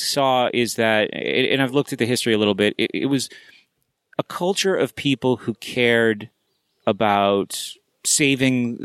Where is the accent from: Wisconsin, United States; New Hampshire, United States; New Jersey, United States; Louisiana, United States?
New Hampshire, United States; You know, I lived in New Hampshire, but I grew up in New Hampshire. You know, I was a Free Stater. I moved away and then joined the Free State Project and moved back.